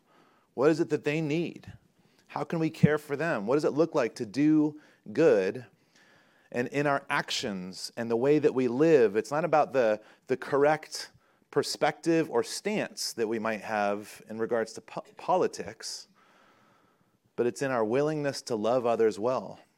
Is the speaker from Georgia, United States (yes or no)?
no; North Carolina, United States; I grew up in North Carolina.